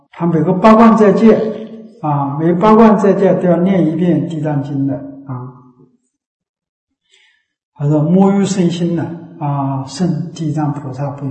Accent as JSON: {"language": "Chinese", "country": "China", "tie": "born there", "said": "我们生在中国是吧？生在中国，人生难得生在中国"}